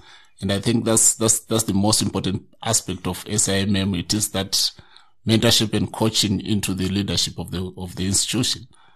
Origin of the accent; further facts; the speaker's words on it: Shurugwe, Midlands, Zimbabwe; born there; also born or lived in Mfuma / Kwekwe; I was born in Shurugwe in Zimbabwe. And for those who don't know, Shurugwe is a mining town.